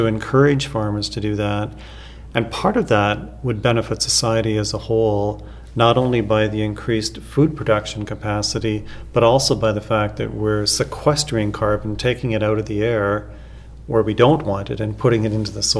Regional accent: Ontario, Canada; I mean, I grew up in Wellington County. I know how people think, and I think I would represent what they want.

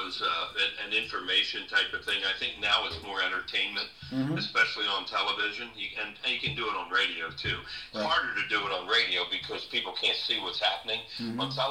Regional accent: Newtown Square, Pennsylvania, United States; I was a kid from Newtown Square in Delaware County that was a Phillies fan my whole life

